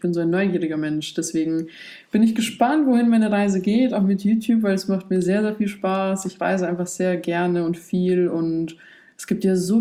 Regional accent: Poland; born there; Ich komme gebürtig aus Polen, ich reise jetzt seit 2 Jahren

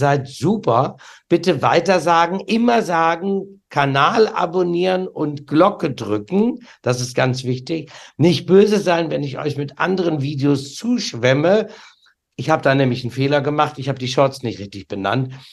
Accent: Osnabrück, Lower Saxony, Germany; Ich spiele ja in meiner Heimat Osnabrück

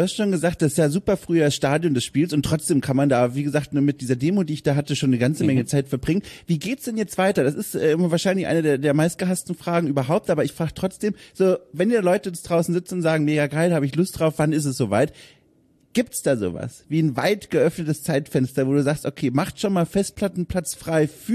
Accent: South Germany, Germany; Floskelhafte Worteinlassung, die man in meiner Heimat Süddeutschland häufiger gesagt hat.

